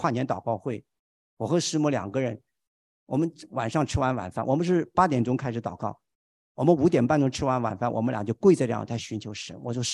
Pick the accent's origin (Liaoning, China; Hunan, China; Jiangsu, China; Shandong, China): Hunan, China; accent: Hunan; 我们湖南话不这样说哈